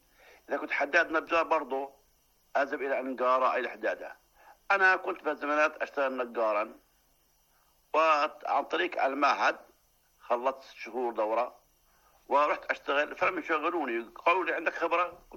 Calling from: Jordan

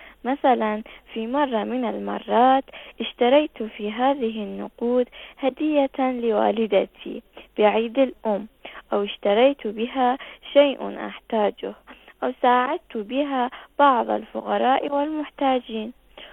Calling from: Iraq; من العراق وأريد أن أتحدث عن المال

